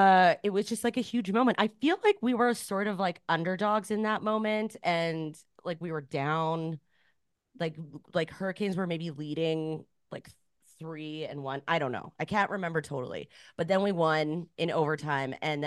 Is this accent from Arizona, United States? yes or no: no; New York, United States; Yeah, I remember when I was this kid from the Bronx, just a kid running up